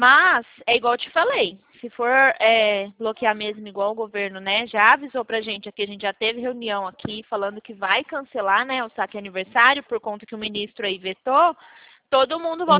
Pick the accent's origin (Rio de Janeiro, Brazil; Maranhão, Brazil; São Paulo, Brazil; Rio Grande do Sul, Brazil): São Paulo, Brazil; Presidente Prudente; somos de Prudente.